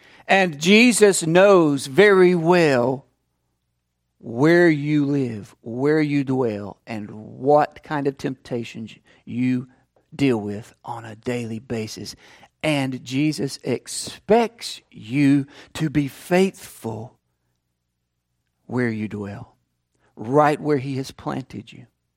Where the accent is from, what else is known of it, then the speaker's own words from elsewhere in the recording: Chattanooga, Tennessee, United States; Coming closer to home, we think of Chattanooga, my hometown, the scenic city, right?